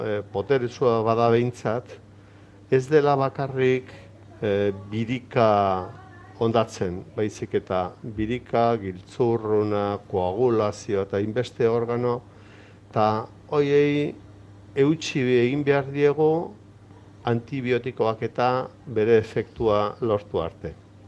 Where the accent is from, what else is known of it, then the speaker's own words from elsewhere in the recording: Ituren, Navarre, Spain; Iturenen, bai.